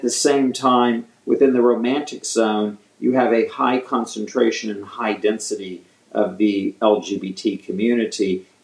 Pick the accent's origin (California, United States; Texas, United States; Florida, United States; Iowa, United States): Texas, United States; now in Mexico; I'm from Texas. Let me assure you, there are many times I felt very threatened just going to the 7-Eleven or going to the the grocery store.